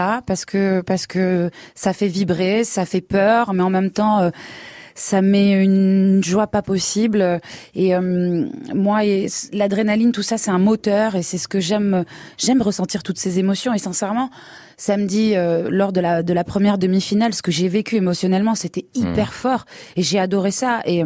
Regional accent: Villeneuve-sur-Lot, Nouvelle-Aquitaine, France; also born or lived in Melun; Bah, Villeneuve-sur-Lot, c'est une petite ville pleine de charme, où j'ai grandi et où je suis très heureuse d'être parce que voilà, j'y suis retournée il y a maintenant 6 ans.

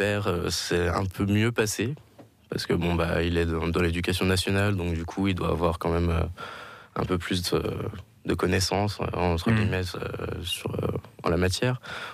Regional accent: Bogny-sur-Meuse, Grand Est, France; Donc, je viens de Bogny-sur-Meuse, dans les Ardennes, un petit village à 15 minutes de Charleville-Mézières.

